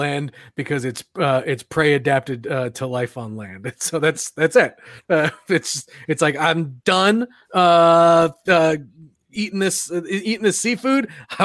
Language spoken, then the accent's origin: English; Long Island, New York, United States; so I grew up on Long Island. And so obviously I had, had a bunch of beach.